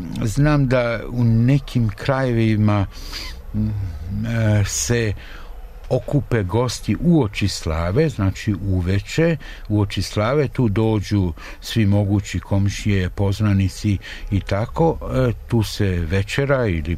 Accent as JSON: {"language": "Serbian", "region": "Vojvodina", "country": "Serbia", "said": "Ja sam iz Vojvodine, kod nas nikada nije bilo na slavama da dođe ni 10, a ne 20, 50 ili 100 ljudi."}